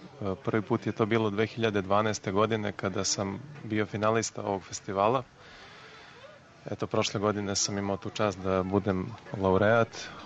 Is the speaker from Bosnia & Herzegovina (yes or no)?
no; Montenegro; pošto ja potičem iz Crne Gore